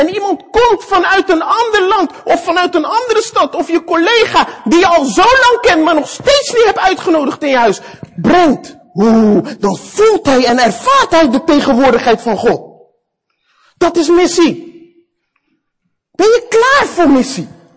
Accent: Netherlands; En dat is echt iets wat we moeten leren als Nederlanders.

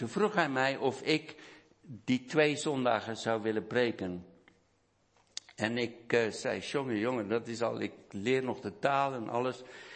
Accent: South Africa; ik ben een verrader dat ik uit Zuid-Afrika ben gekomen

